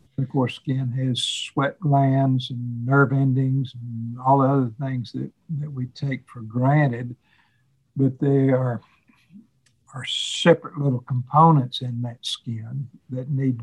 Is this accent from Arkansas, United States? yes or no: yes; Fort Smith, Arkansas, United States; I grew up in Fort Smith, Arkansas, college and then medical school at the University of Arkansas